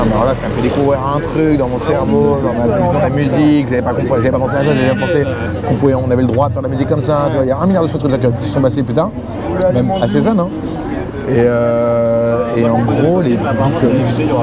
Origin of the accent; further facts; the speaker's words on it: Paris, Île-de-France, France; also born or lived in England; j'habite dans la rue d'à côté des Trois Monnaies. J'habite depuis 3 ans, j'ai passé 7 ans en Angleterre. Et je suis parisien.